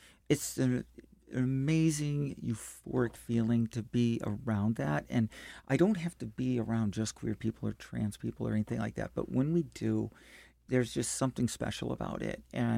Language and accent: English; St. Louis, Missouri, United States; And growing up in St. Louis through high school, everything, I mean, there was one black kid in our high school.